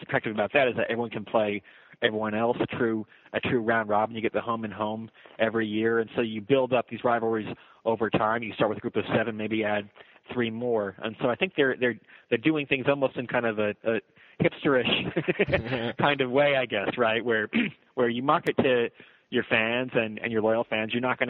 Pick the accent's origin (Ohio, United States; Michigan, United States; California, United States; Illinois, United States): Michigan, United States; East Lansing; I was a fan. I grew up in East Lansing, Michigan.